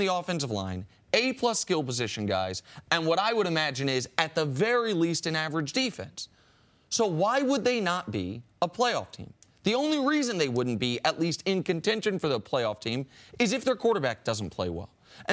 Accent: Kansas City, Missouri, United States; Like, I'm from Kansas City. I root for the Chiefs.

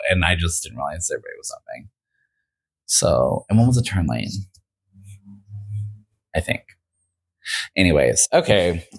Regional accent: Florida, United States; I grew up in Florida, by the way, and people in Florida drive crazy.

